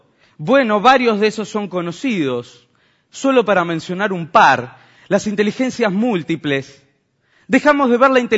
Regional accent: Salto, Uruguay; estaba a 15.000 kilómetros de mi casa, vengo de Salto

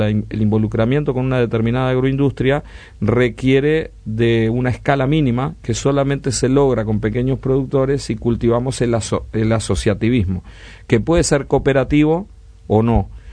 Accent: Montevideo, Uruguay; Yo soy de Montevideo, pero hace 30 años que hago el eje de la Ruta 3.

